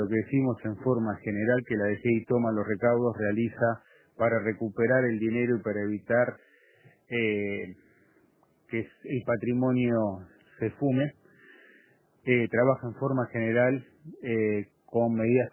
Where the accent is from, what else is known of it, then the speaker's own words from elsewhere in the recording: Uruguay; somos todos los uruguayos conscientes